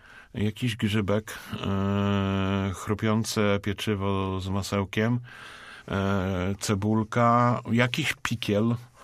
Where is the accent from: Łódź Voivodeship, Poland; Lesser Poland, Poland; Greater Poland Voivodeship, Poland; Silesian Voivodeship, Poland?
Greater Poland Voivodeship, Poland; Poznań; Ale my, poznaniacy, lubimy sosówę.